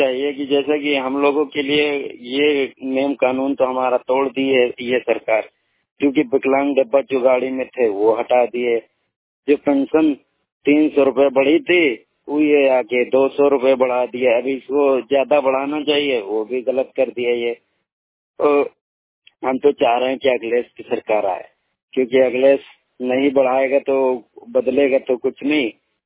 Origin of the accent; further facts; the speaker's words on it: Barabanki, Uttar Pradesh, India; मैं उत्तर प्रदेश डिस्ट्रिक्ट बाराबंकी का रहने वाला हूँ।